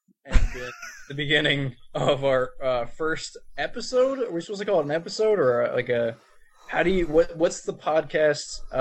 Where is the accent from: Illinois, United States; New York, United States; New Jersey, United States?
New Jersey, United States; accent: Jersey; it's not because of my Jersey accent